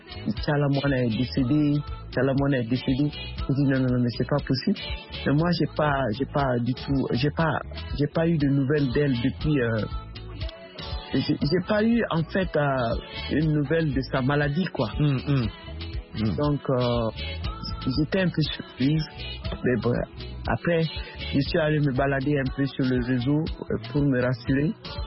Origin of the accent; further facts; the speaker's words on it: Mali; Moi, je suis malienne d'origine. Et elle est venue jusqu'au Mali.